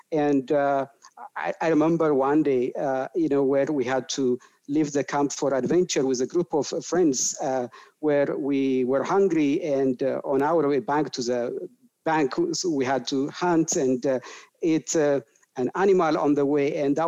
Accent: Addis Ababa, Ethiopia; Yeah, so I was born and raised in Addis Ababa, so I'm not as much exposed to the rural areas

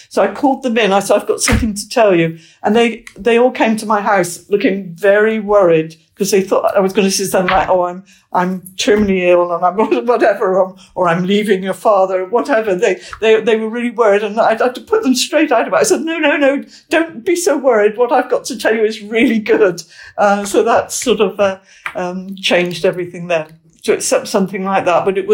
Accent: Bristol, South West England, United Kingdom; And we worked in Bristol, because that was my hometown. So I dragged my Welsh husband along with me into Bristol

